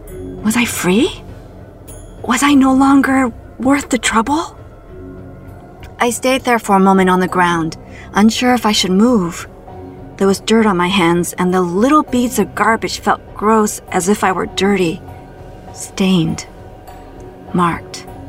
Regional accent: Toronto, Ontario, Canada; I was walking my hometown of Toronto, Canada.

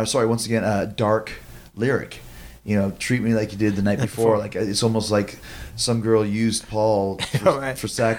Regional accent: Winnipeg, Manitoba, Canada; It's funny because I grew up in Winnipeg, and there back in those days we had like four channels

